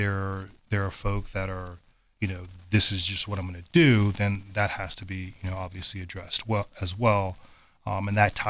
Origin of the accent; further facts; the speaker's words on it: Charlottesville, Virginia, United States; My time growing up in Charlottesville from where we are now, a lot of those things have been pulled away.